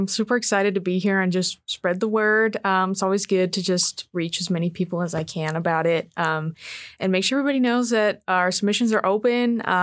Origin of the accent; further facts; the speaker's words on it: Wasilla, Alaska, United States; I'm from Wasilla. I'm from Alaska.